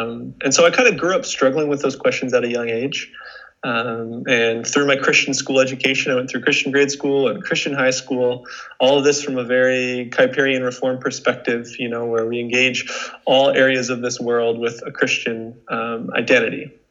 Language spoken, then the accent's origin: English; Ontario, Canada; I was born in Ontario in Canada, Southern Ontario, near Niagara Falls. And I grew up in a Christian home, three Christian brothers, Christian dog, and Christian parents. So very much grew up in the Southern Ontario is this kind of Dutch Reformed Christian bubble.